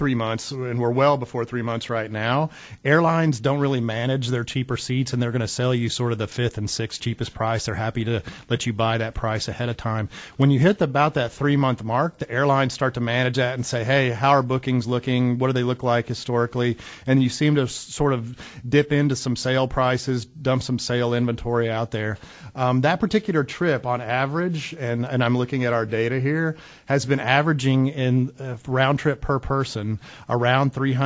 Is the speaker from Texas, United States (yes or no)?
yes; Texas, United States; Well, I'm a Texan, so I can call it San Antone for you.